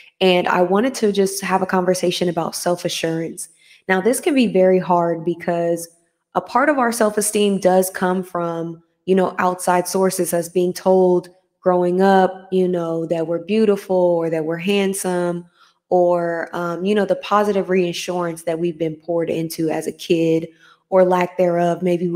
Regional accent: United States; especially growing up in America, I can't speak for other cultures and other continents, but growing up in America, we had some mean kids.

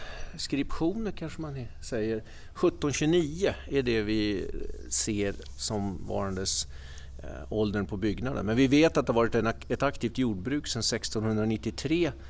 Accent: Stockholm County, Sweden; Men vi är ju svenskar och har en bakgrund i Stockholmsområdet.

